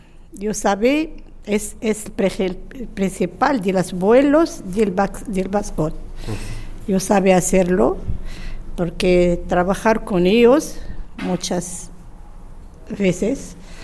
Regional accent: Oujda, Oriental, Morocco; Spanish is a second language; now in Spain; Yo vivo en Oujda, en nación de Oujda. Oujda en Marruecos, cerca de Mnidia, en frontera de Algeria. Pues mi país muy bueno, también grande como Irón.

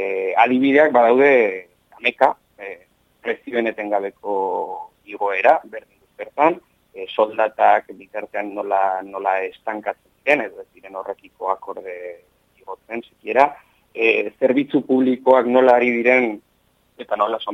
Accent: Malerreka, Navarre, Spain; Ni Malerrekakoa naiz adibidez, ez? Eta hemen Malerrekan ni frontoian izan aitzen naiz astero

